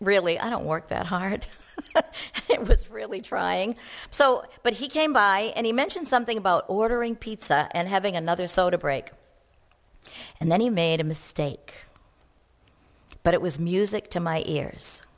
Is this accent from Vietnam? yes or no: no; Maine, United States; It was August. I'm from Maine. I can't wait for it to snow.